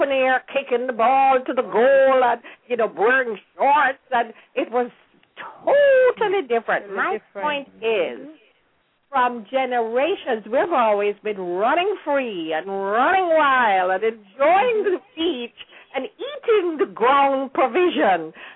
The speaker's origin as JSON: {"language": "English", "country": "Jamaica", "tie": "born or raised there", "said": "some of my interpretation of how I feel about growing up in Jamaica."}